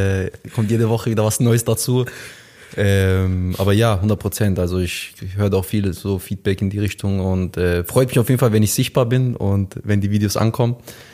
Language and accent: German; Stuttgart, Baden-Württemberg, Germany; moved away as an adult; now in Frankfurt, Germany; ich bin eigentlich in Stuttgart geboren und aufgewachsen. Mhm. Ich wohne jetzt seit einem Jahr in Frankfurt ungefähr. Und ich bin fürs Studium eigentlich nach Frankfurt gezogen